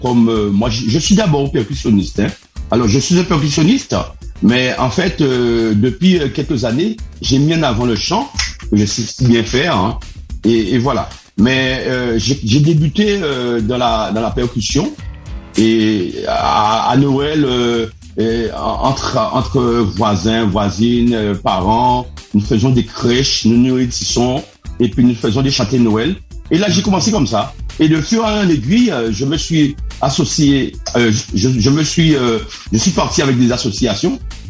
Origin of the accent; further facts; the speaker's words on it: Le Gosier, Guadeloupe; now in France; Déjà, je suis d'origine de la Guadeloupe, plus précisément de la ville du Gosier, à Grande-Terre, et je vis en métropole, cela fait plus de 28 ans. Je suis en Picardie